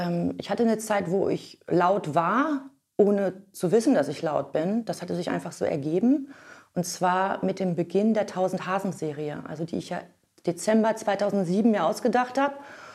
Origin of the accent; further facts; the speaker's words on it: North Rhine-Westphalia, Germany; ich komme ja aus Nordrhein-Westfalen.